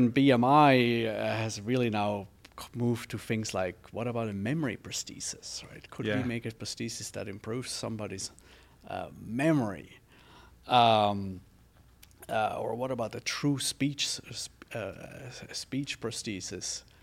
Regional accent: Switzerland; Yes, I grew up in Switzerland.

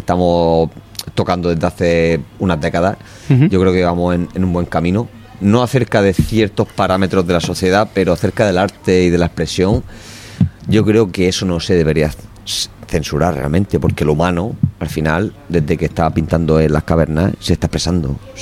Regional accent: Catalonia, Spain; Yo soy catalán y soy del Barça, muy del Barça.

